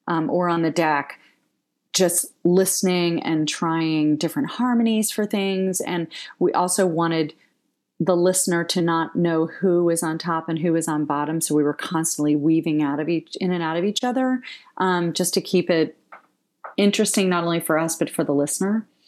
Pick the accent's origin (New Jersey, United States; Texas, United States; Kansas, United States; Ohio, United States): Ohio, United States; even though she's from Alabama and I'm from Ohio, we had very similar sensibilities